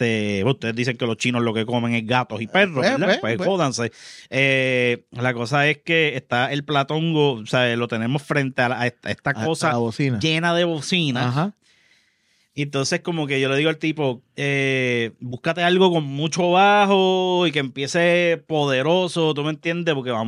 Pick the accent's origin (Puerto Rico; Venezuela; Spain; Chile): Puerto Rico; Donde yo vivo, señores, yo soy un boricua en un mar de dominicano.